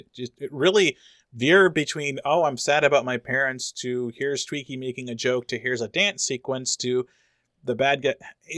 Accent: California, United States; We grew up in California that had exclusion laws, so, you know, and the internment ship.

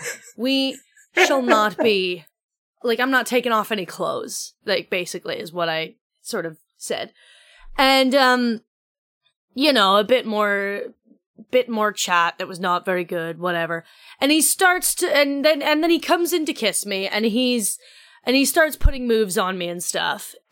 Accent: Ottawa, Ontario, Canada; also born or lived in Toronto; now in London, United Kingdom; Hello from lovely Northeast London in my flat. I am originally from Canada. I was born in Ottawa, moved to Toronto, and now I live in London. Been here for 4 years.

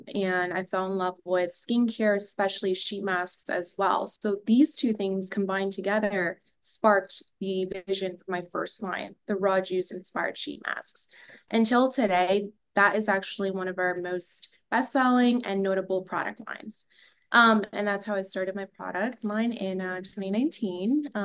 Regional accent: New Jersey, United States; So a little bit about myself. I grew up in New Jersey and I founded ESW Beauty when I was 22.

